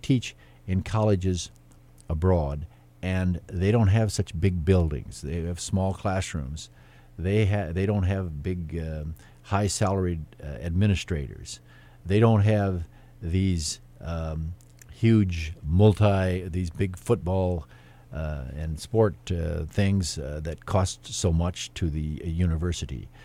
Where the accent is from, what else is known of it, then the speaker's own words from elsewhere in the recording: Humboldt, South Dakota, United States; I get to my hometown of Humboldt, and I get out to the West River when I come back from some of my teaching assignments.